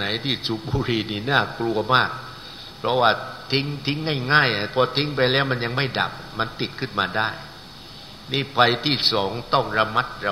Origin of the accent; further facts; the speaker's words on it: Pak Phanang, Nakhon Si Thammarat, Thailand; born there; อาตมาเองนี่เกิดที่จังหวัดนครศรีธรรมราชอำเภอปากพนังตำบลแหลมตะหลุมพุก